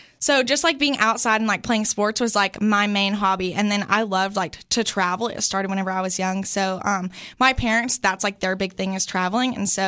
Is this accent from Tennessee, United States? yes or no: yes; Sparta, Tennessee, United States; So I grew up in the sweet little town of Sparta, Tennessee. So just like 30 minutes from here in Cookeville.